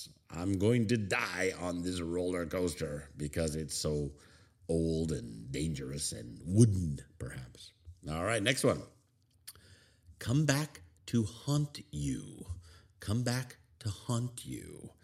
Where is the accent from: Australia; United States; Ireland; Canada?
Canada; the first ever recorded trick or treating was right here in my hometown in 1911. So we Canadians are to blame for Halloween and trick or treating.